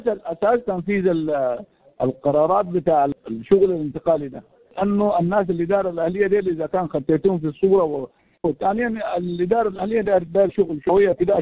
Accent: Darfur, Sudan; لكن انا مشاكل دارفور، احنا من دارفور طبعا، مشاكل دارفور ده عميق جدا

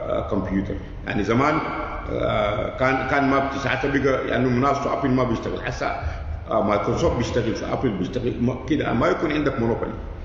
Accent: Sudan; يعني عندنا في السودان أسوأ قانون أراضي

